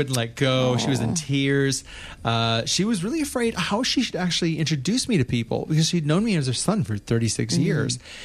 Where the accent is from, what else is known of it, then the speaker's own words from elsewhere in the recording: St. Louis, Missouri, United States; St. Louis is my hometown. It's very much Bible Belt. Midwest.